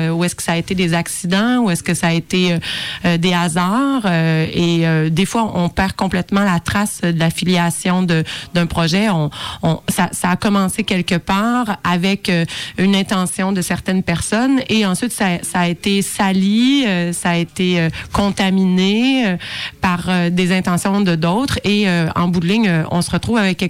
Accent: Quebec City, Quebec, Canada; Moi, je suis de Québec.

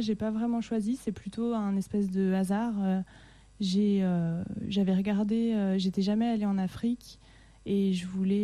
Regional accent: Dijon, Bourgogne-Franche-Comté, France; Alors moi en fait je suis originaire de Dijon.

